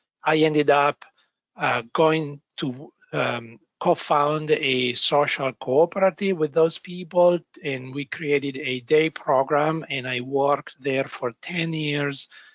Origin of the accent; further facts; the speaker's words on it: Italy; I grew up in Italy, and my initial background was in chemistry